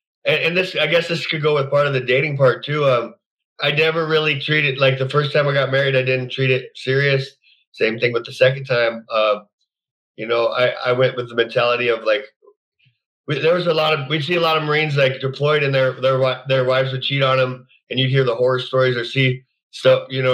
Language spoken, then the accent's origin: English; Denver, Colorado, United States; also born or lived in Cheyenne, Wyoming / Rocky Ford; But I grew up in, I was born in Cheyenne, Wyoming, and then moved to Rocky Ford. But my dad got custody of me, and we moved to Denver starting in first grade, and I stayed there till about seventh grade, and then moved back down the valley